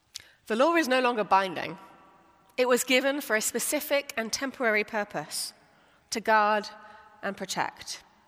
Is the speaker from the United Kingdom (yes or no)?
yes; United Kingdom; accent: British; So my following Christ doesn't mean that I cease to be British, as you can tell by my accent, or white, or a woman.